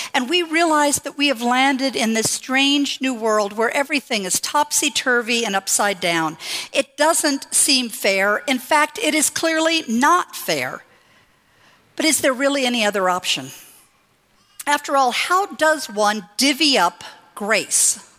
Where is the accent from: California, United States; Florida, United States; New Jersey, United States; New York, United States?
California, United States; since I moved back to California, I don't see this as often, but I remember so clearly growing up in Orange County